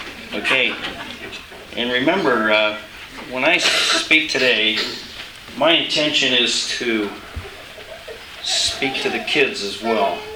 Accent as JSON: {"language": "English", "country": "Canada", "tie": "born or raised there", "said": "When I was growing up in Canada, at the age of eight years old"}